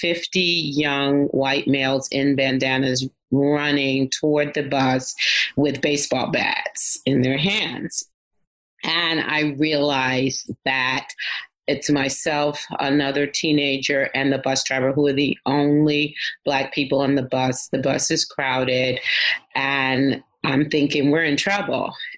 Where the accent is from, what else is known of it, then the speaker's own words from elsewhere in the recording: New York City, New York, United States; I am definitely a New Yorker.